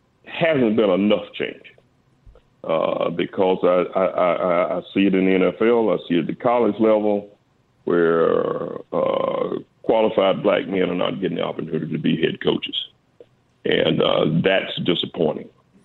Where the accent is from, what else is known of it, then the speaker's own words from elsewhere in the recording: Tuscaloosa, Alabama, United States; growing up in Tuscaloosa, 5 minutes away from the campus, and yet never having really been associated with the University of Alabama.